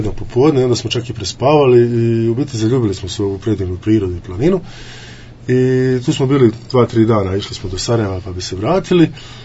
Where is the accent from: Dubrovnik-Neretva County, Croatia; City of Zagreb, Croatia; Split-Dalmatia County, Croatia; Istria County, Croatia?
Dubrovnik-Neretva County, Croatia; Dubrovnik; mi smo džudaši iz Dubrovnika